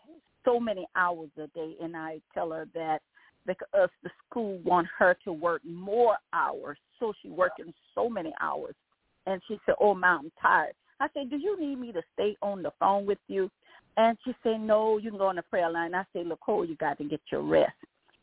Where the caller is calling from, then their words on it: Baton Rouge, Louisiana, United States; I'm calling from Baton Rouge, Louisiana